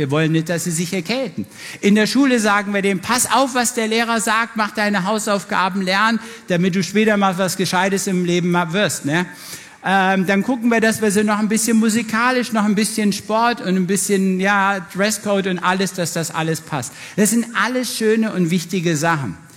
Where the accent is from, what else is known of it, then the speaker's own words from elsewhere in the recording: Singapore; Okay, ich komme aus Singapur.